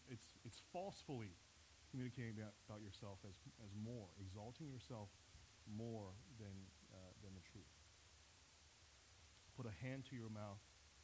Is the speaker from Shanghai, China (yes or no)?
yes; Shanghai, China; now in Texas, United States; I grew up in Shanghai, China.